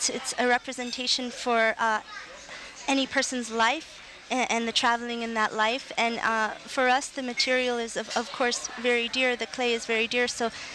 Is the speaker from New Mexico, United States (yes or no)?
yes; Santa Clara Pueblo, New Mexico, United States; We're all from Santa Clara Pueblo. We're all family. We're all artists. I, of course, grew up in my mom's studio.